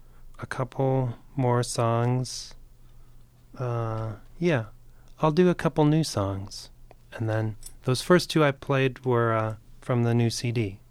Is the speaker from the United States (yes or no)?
yes; Michigan, United States; And I grew up in Michigan, and every year in elementary school, at least once, they would show us this movie, a Canadian movie called Paddle to the Sea.